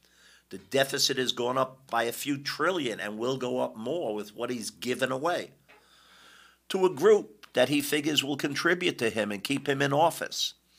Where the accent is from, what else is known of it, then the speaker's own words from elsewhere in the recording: Brooklyn, New York, United States; I grew up in Brooklyn, New York.